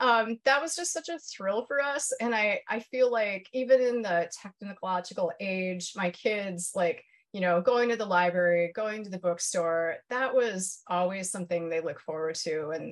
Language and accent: English; Huron, United States; So growing up in Huron, we had my parents, I remember them reading to us at night.